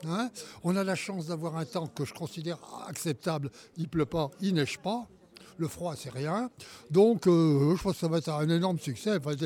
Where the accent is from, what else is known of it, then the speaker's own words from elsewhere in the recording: Angoulême, Nouvelle-Aquitaine, France; Quand je voyageais, que j'expliquais que j'étais d'Angoulême, alors je disais, ben c'est au nord de Bordeaux et c'est à côté de Cognac.